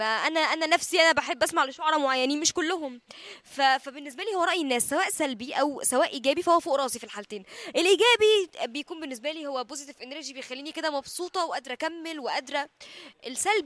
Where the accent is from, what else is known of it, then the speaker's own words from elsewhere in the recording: Egypt; طبعا ده شرف كبير ليا ان انا من مصر،